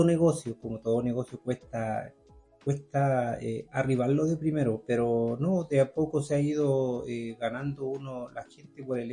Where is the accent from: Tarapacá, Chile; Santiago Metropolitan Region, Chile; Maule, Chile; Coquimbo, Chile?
Coquimbo, Chile; Punitaqui; los que somos de acá de Punitaqui, es una unión bastante buena